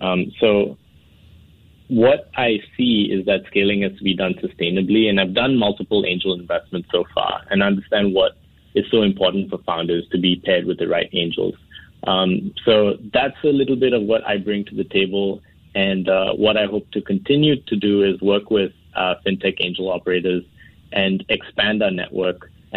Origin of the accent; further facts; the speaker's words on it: Singapore; also born or lived in New York, United States; I'm Singaporean, but I really started out in fintech in New York when the industry was still getting on its feet. I recently returned to Singapore